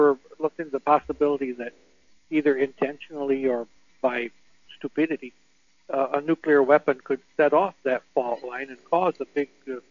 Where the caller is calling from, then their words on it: Michigan, United States; Yeah, I'm from Michigan